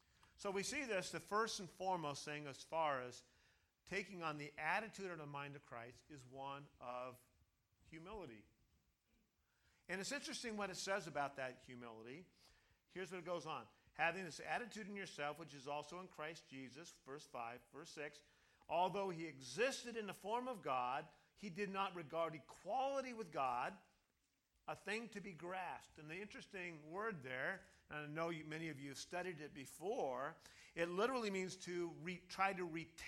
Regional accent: Ukiah, California, United States; I grew up in Ukiah, California, at a strange time.

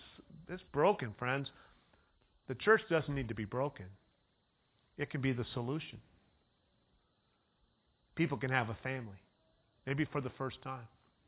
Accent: Ukiah, California, United States; I grew up in Ukiah in the city of 10,000 Buddhas.

